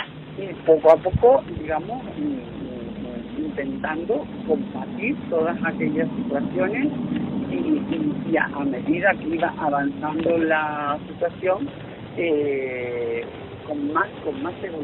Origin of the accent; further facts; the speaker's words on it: Canary Islands, Spain; moved away; yo cuando me fui de mi pueblo, en el sur de Tenerife, era para no volver nunca jamás.